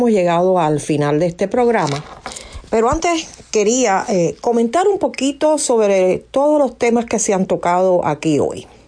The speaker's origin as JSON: {"language": "Spanish", "country": "Cuba", "said": "yo soy cubana"}